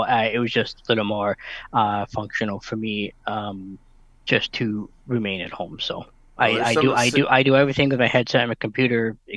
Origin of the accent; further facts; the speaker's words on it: Wisconsin, United States; Well, when I was born and raised in Wisconsin, so I worked for a company up there in Wisconsin